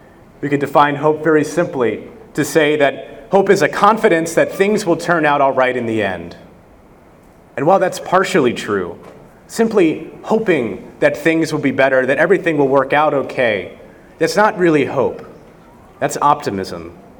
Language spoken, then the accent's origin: English; Baltimore County, Maryland, United States; Now, I wasn't going to get into the fact that I'm actually from Baltimore County, and that's pretty different than Baltimore City.